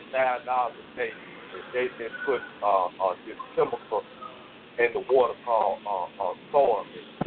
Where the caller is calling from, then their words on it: Virginia, United States; calling from Central Virginia.